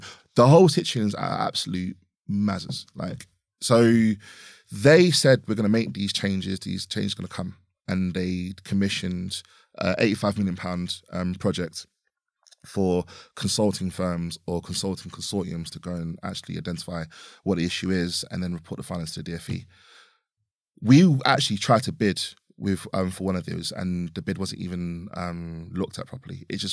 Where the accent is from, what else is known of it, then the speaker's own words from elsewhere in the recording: London, United Kingdom; also born or lived in Harlow; I'm originally from South London myself, but then I also lived in Harlow for about 5 years.